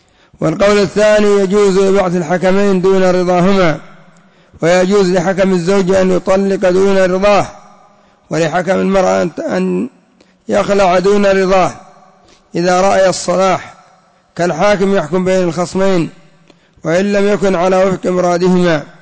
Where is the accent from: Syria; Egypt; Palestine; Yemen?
Yemen; هذا يسمى عندنا في اليمن التفويض